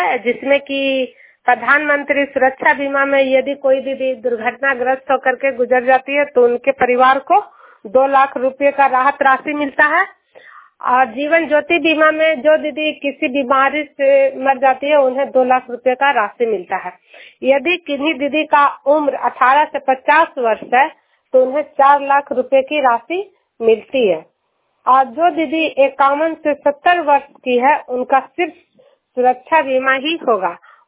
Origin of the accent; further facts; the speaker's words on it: Ajunar, Bihar, India; मैं नालंदा जिला हिलसा प्रखंड अजुनार गांव की निवासी हूँ